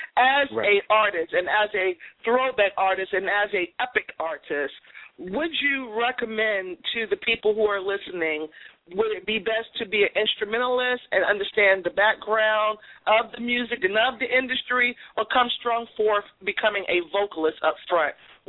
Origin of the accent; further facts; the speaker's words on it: Boston, Massachusetts, United States; Well, yes, I'm a Bostonian girl. I'm a Boston girl from Orchard Park, but you know, Virginia is my claim to fame in my adult years.